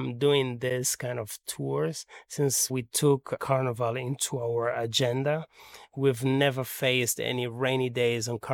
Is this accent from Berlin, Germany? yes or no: yes; Berlin, Germany; now in Angola; I was born here in Angola. I was raised in Germany. I went to Germany in 1985 till 1990. And then we moved from Berlin to Angola back because of the wall. I did my training in Germany.